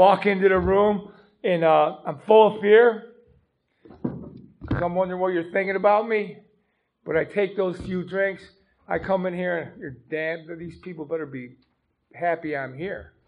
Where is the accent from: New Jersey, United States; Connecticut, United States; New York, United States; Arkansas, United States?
New York, United States; Buffalo; moved away as an adult; now in Pennsylvania, United States; So I'm from New York. I came to Pennsylvania in 1983 via the Department of Corrections and been here ever since. I come from the south side of Buffalo